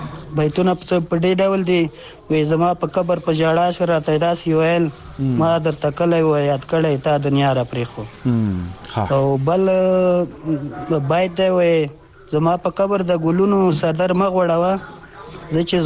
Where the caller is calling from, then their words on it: Bagram, Parwan, Afghanistan; د کابل بګرامای ولسوالۍ نه در سره